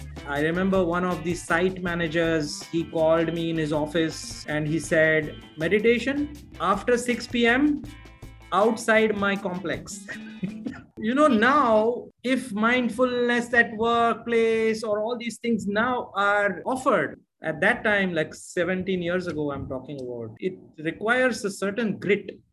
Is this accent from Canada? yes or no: no; India; moved away as an adult; I grew up in India.